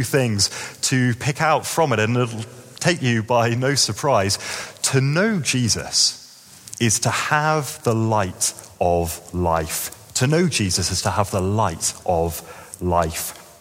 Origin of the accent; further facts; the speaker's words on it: London, United Kingdom; As a Londoner, I've grown up in a place that is filled with light.